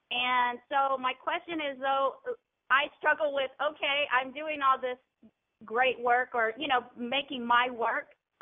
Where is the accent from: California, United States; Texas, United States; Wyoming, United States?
Texas, United States; Houston; I'm from Houston, Texas.